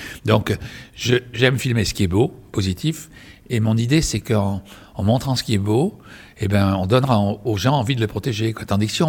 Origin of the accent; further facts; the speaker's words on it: Madagascar; born there; also born or lived in Saint-Pierre-et-Miquelon; Ah ben toujours, je suis né dans une île. Je suis né à Madagascar, d'un père né dans une île en Corse. J'ai vécu à Saint-Pierre-et-Miquelon.